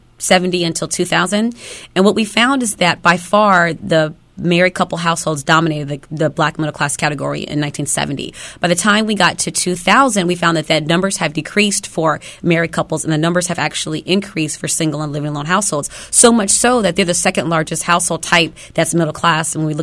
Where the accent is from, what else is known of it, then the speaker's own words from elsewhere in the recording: Los Angeles, California, United States; I'm from Los Angeles, so geography here is a little new to me.